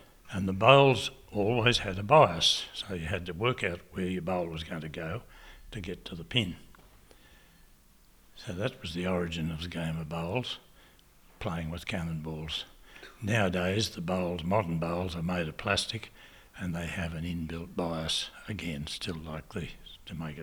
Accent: Bombala, New South Wales, Australia; born there; I was born in Bombala, but I was born … they're an old name here in Bega. And my mother was a Parbury, another old name here in Bega.

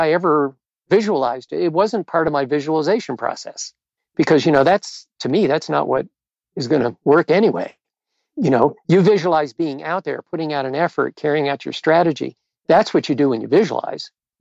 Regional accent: United States; geez, I'm an American, but give me a break.

